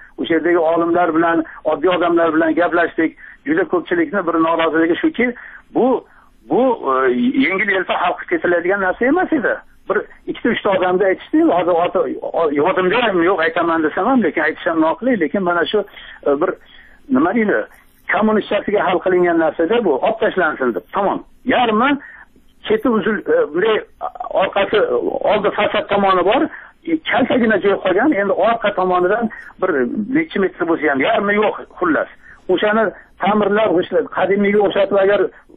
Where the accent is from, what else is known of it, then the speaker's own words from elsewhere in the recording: Kokand, Fergana Region, Uzbekistan; u men o'zim mana qo'qonlikman qo'qon atrofidagi qishloqlarda turaman u yerda ko'p qarindoshlarimiz bor